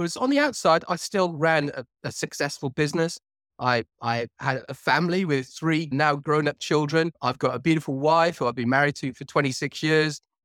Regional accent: Cardiff, Wales, United Kingdom; now in England; I live in the UK. I'm originally from Cardiff, which is the capital of Wales, which is part of the UK. And I now live in England near London.

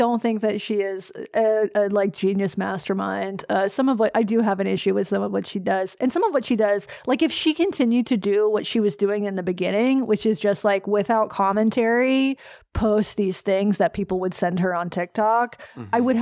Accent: North Carolina, United States; Like in 2016, I'm from North Carolina.

